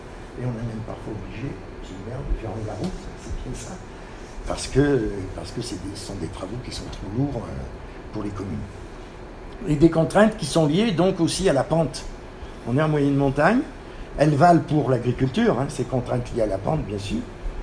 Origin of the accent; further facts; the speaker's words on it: Auvergne-Rhône-Alpes, France; moi je dis pas je suis Grenoble, je dis je suis de Chartreuse, ça marche.